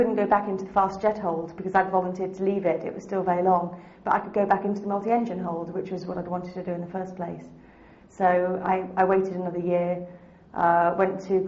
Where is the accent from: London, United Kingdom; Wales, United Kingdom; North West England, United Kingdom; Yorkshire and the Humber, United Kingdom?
Yorkshire and the Humber, United Kingdom; Cleethorpes; born there; I was born in Cleethorpes in Lincolnshire in January 1970.